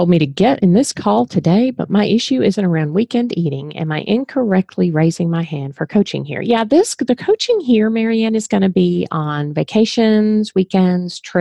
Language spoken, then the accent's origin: English; Rhode Island, United States; I grew up in New England. I know you'd never know it from the way I talk now, but I grew up in Rhode Island.